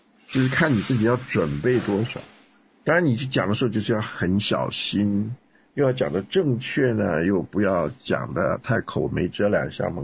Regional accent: China; 那我们就是在这样一个撒旦的巢穴，跟做工最成功的一个市场，叫做中国。我们在这里边长大了

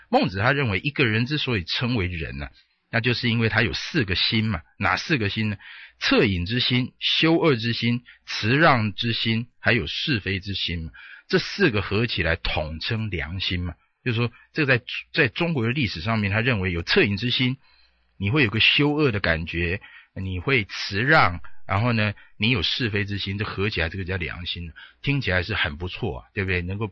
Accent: Taiwan; 因为我今天来是来大义灭亲的，这个实在是我们台湾人才的，我们有才非常有资格来讲我们自己哪里不对

